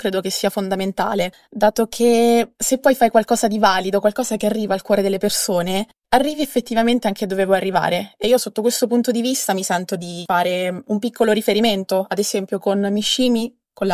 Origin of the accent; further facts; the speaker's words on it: Marche, Italy; io lo dico da marchigiana, è vero.